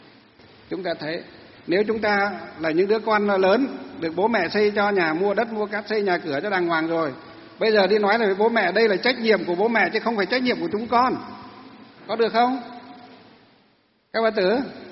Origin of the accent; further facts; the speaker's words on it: Hòa Bình, Vietnam; Mặc dù chúng tôi được sinh ra ở tỉnh Hòa Bình.